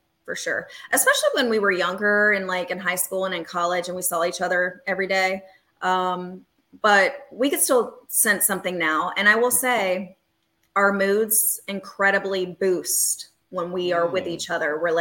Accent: Charleston, United States; the Charleston 5K. That's going to line up with the E2R Charleston 5K on November 9th. And that's my hometown. So I'm going to go all hard for this one.

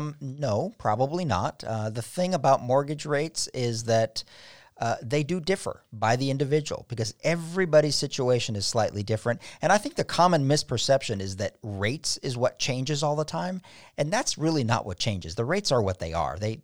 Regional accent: California, United States; moved away; but I moved here from California originally, where if it got below 60, everybody was reaching for their ski jackets.

